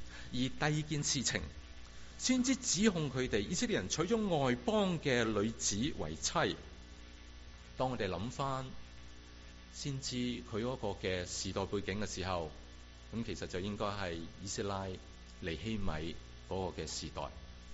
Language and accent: Cantonese; China; 以我哋中国人嘅话嚟到讲，就系见利忘义